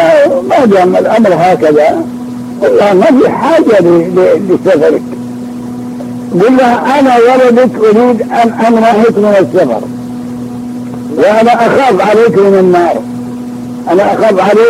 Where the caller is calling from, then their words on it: Mecca, Makkah Province, Saudi Arabia